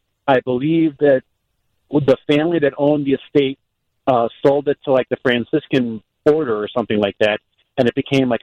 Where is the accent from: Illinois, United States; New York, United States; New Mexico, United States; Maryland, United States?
Illinois, United States; Downers Grove; I grew up in Downers Grove, which is only a couple of towns over from